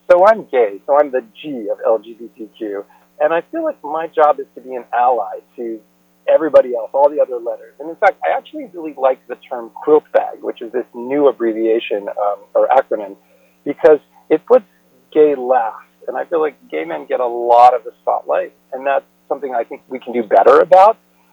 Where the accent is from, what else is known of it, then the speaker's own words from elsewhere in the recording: Pennsylvania, United States; when I grew up in outside Philadelphia, there was this expression that was really old-timey